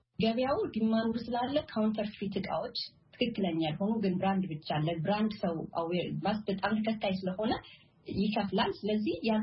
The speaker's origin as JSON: {"language": "Amharic", "region": "Amhara", "country": "Ethiopia", "tie": "born or raised there", "also_born_or_lived": "Tigray / Mekelle", "said": "ከዛ በተጨማሪ ትግራይ ውስጥ ተምሬያለሁ በትግርኛ። ወላጆቼ እዛ ትግራይ ውስጥ የተወለድኩት መወለድ ደረጃ ማለት ነው። አስተዳደጌ ግን ጎጃም ደሴ ወይዘሮስን ተምሬያለሁ። ሃይስኩል እንኳን ደብረ ማርቆስ፣ ደሴ ወይዘሮስን እና መቀሌ አፄ ዮሐንስ ነው የጨረስኩት።"}